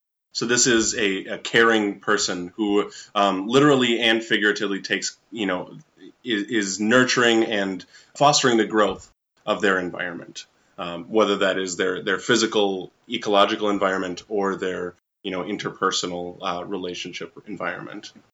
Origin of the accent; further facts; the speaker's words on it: Minnesota, United States; I think that it's where I grew up. I am from Minnesota, where there is a river or a lake within spitting distance.